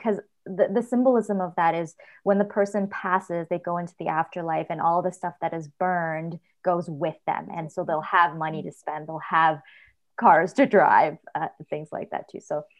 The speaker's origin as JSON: {"language": "English", "country": "Canada", "tie": "born there", "said": "So I was born in Canada, but I have a lot of influence from my parents and my grandparents growing up."}